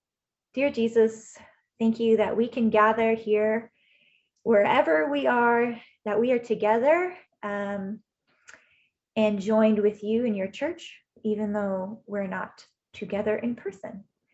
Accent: Waterloo, Ontario, Canada; now in Toronto, Canada; I grew up in Waterloo, fun fact, and so I'm just a neighbor growing up, but I've lived in Toronto for the last 11 years almost.

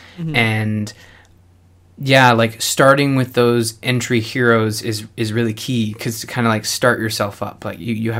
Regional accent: Canada; maybe it's because we're Canadian and we just try to be nice.

